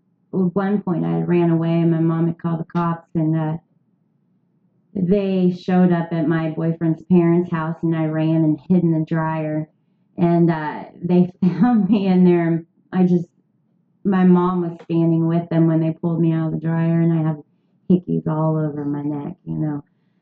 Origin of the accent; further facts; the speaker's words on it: St. Joseph, Missouri, United States; I moved to Kansas City for the first time. I'm from St. Joe, so it's a small town. All I've known is just small town people and never really lived in a big city